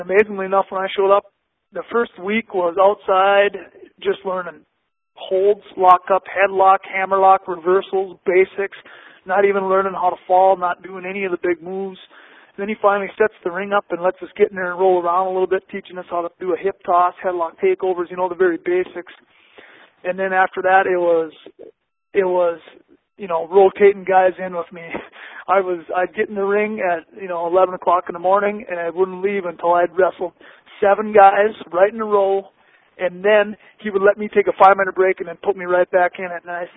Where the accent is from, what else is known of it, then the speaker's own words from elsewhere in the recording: Roseau, Minnesota, United States; I grew up in northern Minnesota, Roseau. Hockey, we're known for our hockey. We've been to state more times than any town in the state of Minnesota.